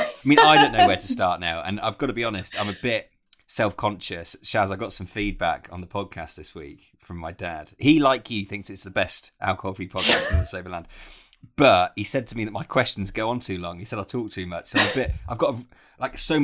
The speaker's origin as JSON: {"language": "English", "town": "Sutton Coldfield", "region": "West Midlands", "country": "United Kingdom", "said": "I'm from Birmingham, from Sutton Coldfield."}